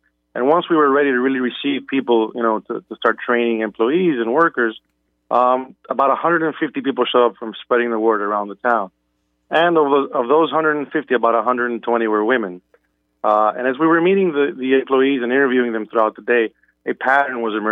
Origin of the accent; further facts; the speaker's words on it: Dominican Republic; English is a second language; We're from the Dominican Republic. What do we have here that we can make from scratch and make a product and take over the world?